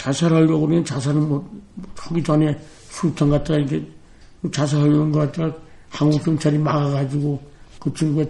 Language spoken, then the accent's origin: Korean; Kaesong, North Hwanghae, North Korea; 평양 시내 다 보고 또 우리 고향 개성 갔더랬고 우리 집도 없어졌어요.